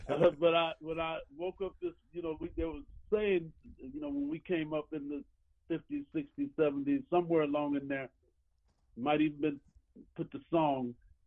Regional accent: Sanford, Florida, United States; born there; also born or lived in Caruthersville, Missouri; now in Milwaukee, United States; I was born in Jim Crow in Sanford, Florida, in 1950. I lived in Caruthersville, Missouri, for a couple of years before we came to Milwaukee.

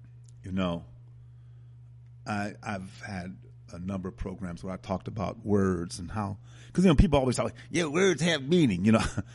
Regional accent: Elmer, New Jersey, United States; born there; I was born in Elmer Hospital in Salem County, and my New Jersey birth certificate describes me as Negro male.

